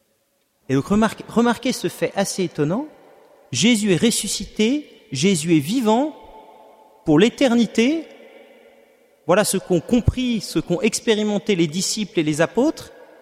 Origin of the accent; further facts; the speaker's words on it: Paris, Île-de-France, France; je viens de Paris